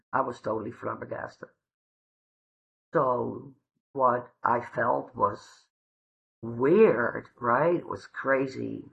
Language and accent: English; Netherlands; I'm from the Netherlands, and we met in Berlin.